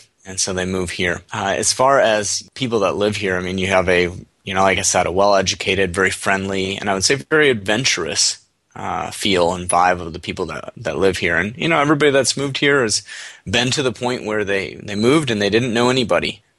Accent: Michigan, United States; also born or lived in Chicago; Well, you know, like I said, I grew up in Michigan, so you know, Michigan is going to be very, very, in my opinion, lower cost of living, heart of the Midwest.

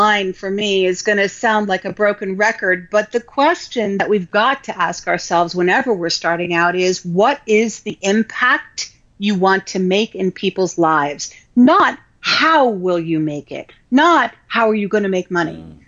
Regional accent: New York City, New York, United States; I grew up in New York City. I'm Jewish by birth, but we didn't practice.

